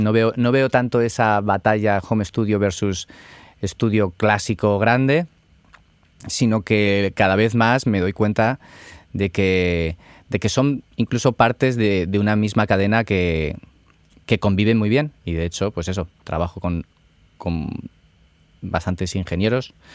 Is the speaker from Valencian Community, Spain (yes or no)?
no; Madrid, Community of Madrid, Spain; moved away as an adult; also born or lived in Italy; Era un bajo en una barriada de Madrid. Yo soy de Madrid y estuve allí viviendo hasta los 21, 22 años.